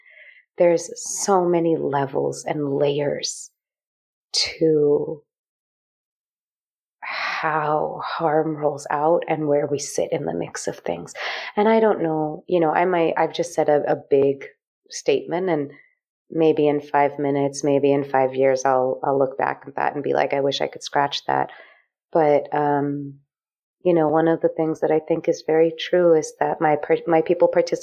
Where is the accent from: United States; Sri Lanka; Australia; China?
Sri Lanka; Jaffna, Northern Province; So my people are from Sri Lanka. We're from Jaffna, which is in the north.